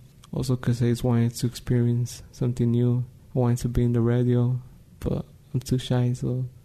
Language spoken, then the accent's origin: English; California, United States; also born or lived in Mexico; now in New Mexico, United States; I'm 16, almost turning 17. I go to Health Leadership High School. Grew up in California, came to New Mexico, and stay here.